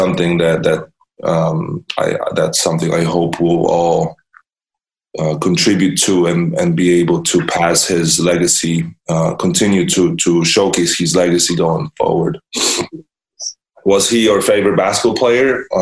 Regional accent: Poland; I grew up in Poland

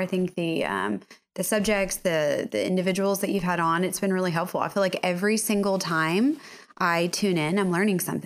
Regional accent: West Monroe, Louisiana, United States; You know, I grew up in West Monroe, Louisiana. It is a very, very small town, kind of north central. And just loved it. I was, you know, Cajun by the grace of God.

